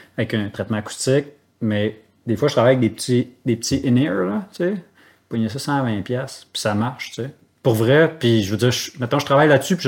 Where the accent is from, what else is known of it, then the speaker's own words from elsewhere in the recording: Saguenay, Quebec, Canada; Je viens de Saguenay-Saint-Jean qui avait de la forêt tout autour, puis c'est ça.